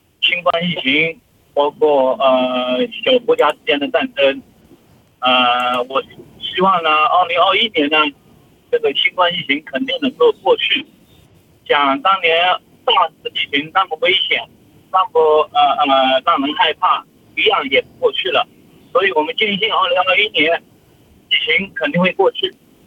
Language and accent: Chinese; China; 但是作为中国人来讲呢，我们肯定希望我统一啊，不希望祖国分裂